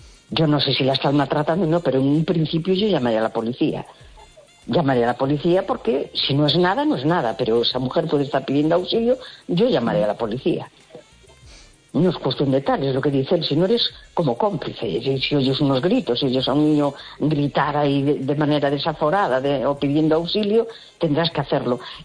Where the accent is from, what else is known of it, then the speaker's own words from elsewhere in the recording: A Coruña, Galicia, Spain; de La Coruña.